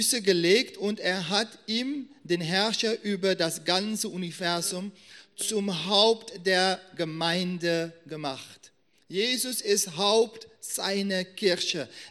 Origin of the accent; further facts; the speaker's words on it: Suriname; also born or lived in Netherlands; Ich bin in Suriname groß geworden, bin in die Niederlande geboren, genau, und habe eine bestimmte Prägung.